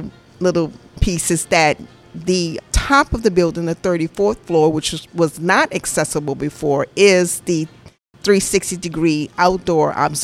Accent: New Orleans, Louisiana, United States; In New Orleans, we asked, where'd you go to high school?

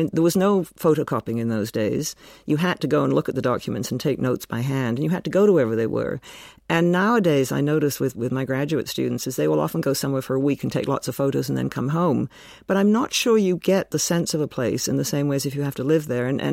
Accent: Canada; I suppose growing up in Canada, you cannot but be interested in the British Empire because we were part of it. And, you know, when we were growing up, our passports were British passports.

